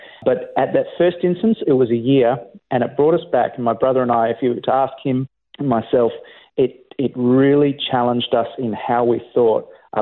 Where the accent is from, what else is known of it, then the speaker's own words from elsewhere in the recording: Brisbane, Queensland, Australia; also born or lived in Perth; I was born in Subiaco in Perth, but I was raised on the east coast of Australia, Brisbane, South Brisbane